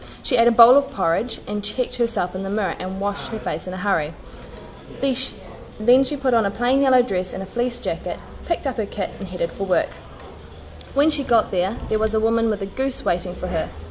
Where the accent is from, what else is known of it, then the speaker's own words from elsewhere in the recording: Pukekohe, Auckland, New Zealand; I'm from Pukekohe. It's south of Auckland, and south of Auckland is pretty much the drunge.